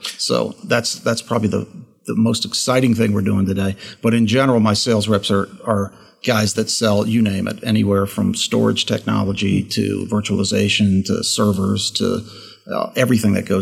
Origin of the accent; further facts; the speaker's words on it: Alexandria, Virginia, United States; born there; I am local. I was born in Alexandria, and I live in Reston, Virginia